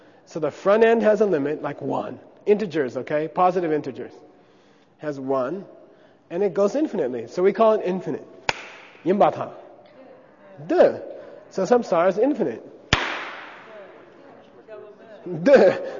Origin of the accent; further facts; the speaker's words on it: United States; Come on, I grew up in America.